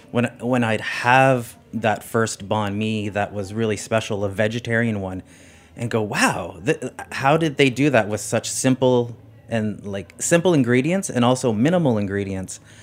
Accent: Canada; I am a Canadian.

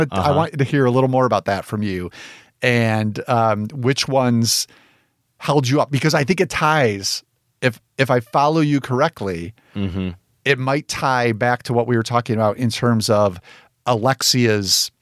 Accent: Midwest, United States; I'm from the Midwest. We don't do that.

